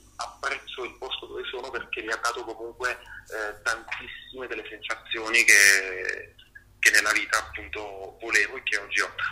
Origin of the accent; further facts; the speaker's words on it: Naples, Campania, Italy; moved away as an adult; sono nato e cresciuto a Napoli e ci sono rimasto fino ai quasi 20 anni.